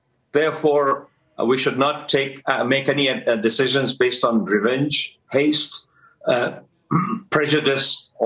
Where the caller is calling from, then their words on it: Kabul, Afghanistan; I'm saying this from Kabul, where the Taliban are sitting.